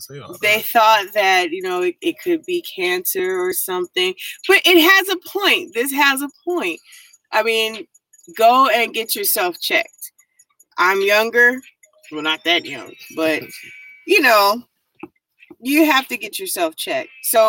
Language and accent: English; West Coast, United States; So I'm from the West Coast.